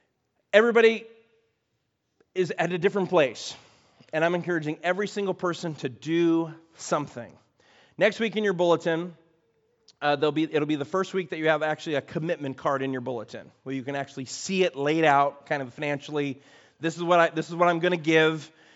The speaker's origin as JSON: {"language": "English", "town": "Chicago", "region": "Illinois", "country": "United States", "said": "I'm from Chicago, I'm from the Midwest, so I look at all the snow."}